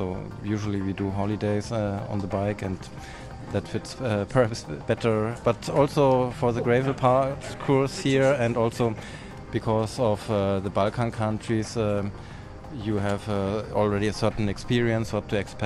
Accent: Switzerland; I'm from Switzerland

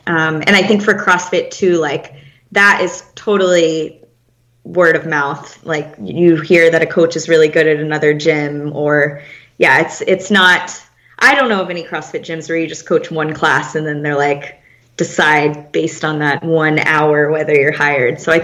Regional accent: Houston, Texas, United States; also born or lived in New York; And not to mention that I'm from Houston. So I love warm weather. I'm living in New York for, I made it for 7 years through seven winters

